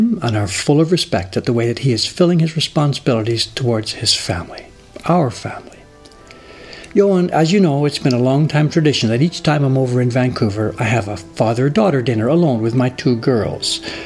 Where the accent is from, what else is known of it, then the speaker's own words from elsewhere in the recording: England, United Kingdom; also born or lived in Canada; I grew up in England and Canada in the immediate post-war period.